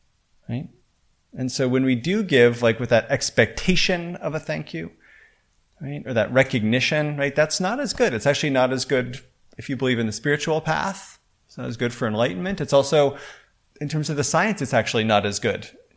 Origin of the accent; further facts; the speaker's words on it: United States; I know as an American, we often kind of are very self-critical